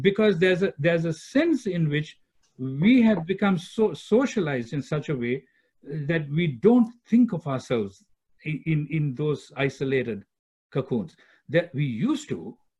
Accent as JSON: {"language": "English", "country": "Sri Lanka", "lives_now": "United States", "said": "I am originally from Sri Lanka, so I'm a Sri Lankan Christian. That doesn't change. The thing is, I've lived in the United States for 40 years. So I'm an American too, right?"}